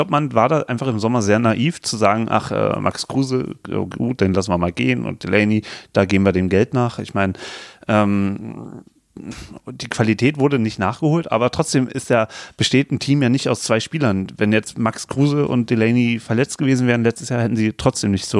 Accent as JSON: {"language": "German", "region": "Berlin", "country": "Germany", "said": "Ich bin Berliner"}